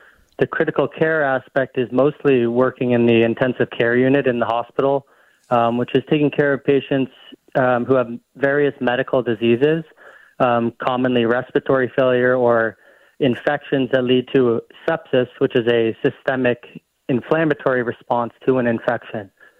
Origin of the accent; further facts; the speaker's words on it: Canada; I'm from Canada, and I went to McGill University